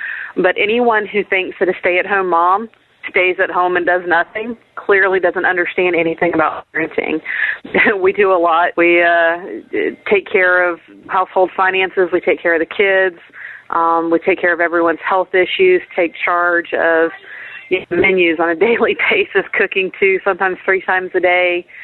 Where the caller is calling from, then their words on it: Hanahan, South Carolina, United States; I'm calling from Hanahan, South Carolina